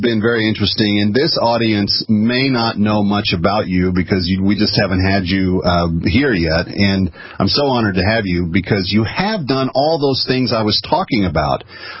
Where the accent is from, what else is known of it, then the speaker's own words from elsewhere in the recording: Springfield, Missouri, United States; born there; Born in the state of Missouri